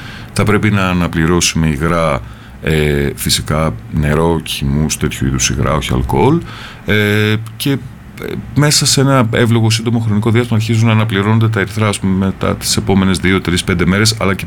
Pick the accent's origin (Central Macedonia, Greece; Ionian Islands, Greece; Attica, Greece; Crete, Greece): Central Macedonia, Greece; Thessaloniki; έρχομαι από μια πάρα πολύ μεγάλη πόλη. Μπορεί να μην είναι γνωστό, αλλά έρχομαι από την Θεσσαλονίκη, στην οποία ζούσα τα τελευταία περίπου 25 χρόνια.